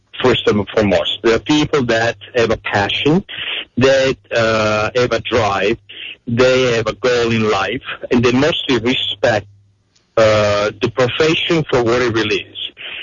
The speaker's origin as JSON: {"language": "English", "country": "Italy", "tie": "born or raised there", "said": "I was born and I grew up in Italy."}